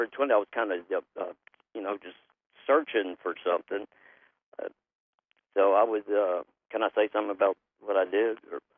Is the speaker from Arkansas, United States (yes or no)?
yes; Helena, Arkansas, United States; now in Memphis, United States; See, I grew up in Helena, Arkansas, and we grew up in a house that was already had spirits in it. And then we came to Memphis, and stuff kind of followed me.